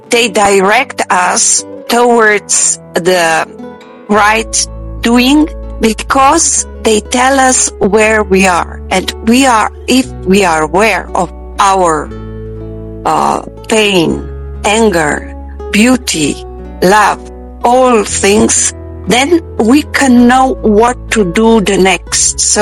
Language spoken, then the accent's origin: English; Slovenia; English is a second language; So not just Slovenia, which I love, it's my home country, but also some other places on the earth inspired me to write poem.